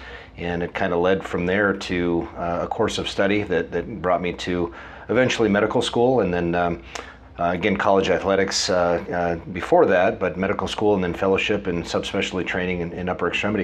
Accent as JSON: {"language": "English", "region": "West Coast", "country": "United States", "tie": "born or raised there", "said": "The background that I could give you is that I grew up on the West Coast and was a pretty avid sports player of all disciplines."}